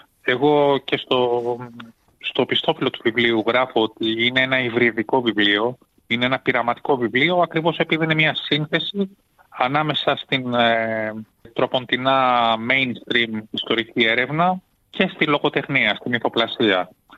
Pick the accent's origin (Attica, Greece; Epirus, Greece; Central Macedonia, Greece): Attica, Greece; Athens; born there; Επέστρεψαν στην Ελλάδα το 1972 και ένα χρόνο μετά γεννήθηκα εγώ εδώ στην Αθήνα.